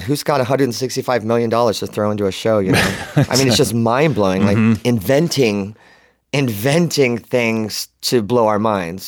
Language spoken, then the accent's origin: English; Oregon, United States; Yeah. Well, not as a kid. I'm from Oregon.